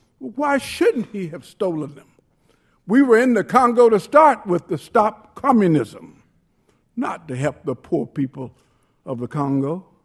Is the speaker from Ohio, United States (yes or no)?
no; Washington, District of Columbia, United States; You know, I come from Washington, D.C., where last week before last, $40 million was stolen by some employees inside the government.